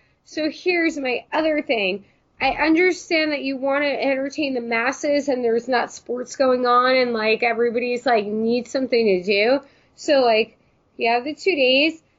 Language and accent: English; United States; if you are from my region, I am a New Yorker, New Jerseyan.